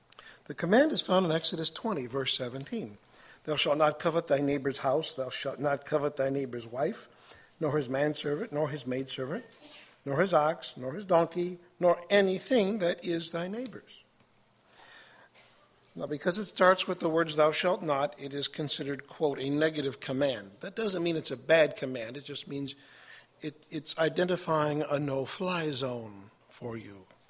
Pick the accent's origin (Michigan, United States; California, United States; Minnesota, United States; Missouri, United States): Missouri, United States; Fulton; Brothers and sisters … from Fulton, Missouri.